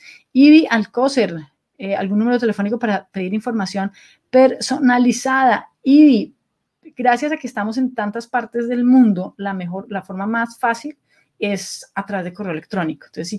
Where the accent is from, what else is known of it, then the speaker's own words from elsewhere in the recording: Venezuela; now in Colombia; Soy venezolana trabajando en Colombia